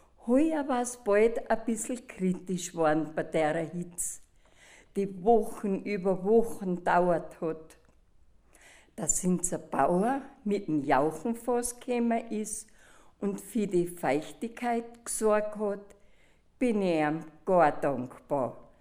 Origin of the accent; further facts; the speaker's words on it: Bavaria, Germany; bin eine Bayerin und komme aus Sertal.